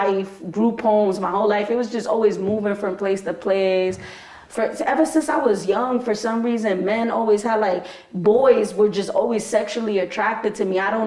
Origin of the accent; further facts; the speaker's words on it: United States; born there; I was born in 88. Crackhead, you know, my dad was the drug dealer, my mom was the custody. I was born in the Heights, so especially, you know, over there, definitely in the 80s was, yeah